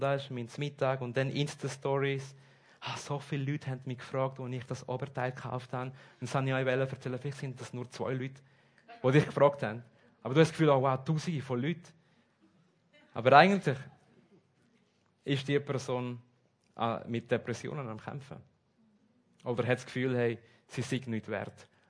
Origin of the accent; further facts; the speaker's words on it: Lima, Peru; now in Germany; Und ich bin in Lima in Peru aufgewachsen und wir sind offiziell Christen gewesen.